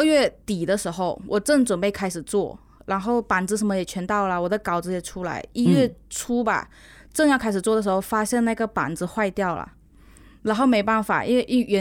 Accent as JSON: {"language": "Chinese", "country": "Malaysia", "said": "然后他知道我是来自马来西亚的"}